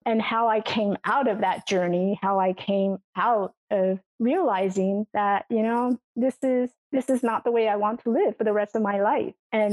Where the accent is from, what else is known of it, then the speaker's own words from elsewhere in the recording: Taiwan; When I first grew up, I grew up in Taiwan. So the story began of my life in Taiwan. I came from a military family. So we were living in this village where a lot of veterans were living in, and it was a very small, tiny house.